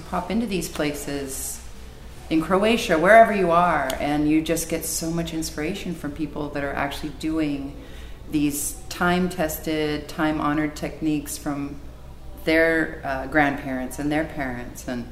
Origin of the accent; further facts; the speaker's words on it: Glendale, California, United States; At Glendale. Oh. Near Pasadena.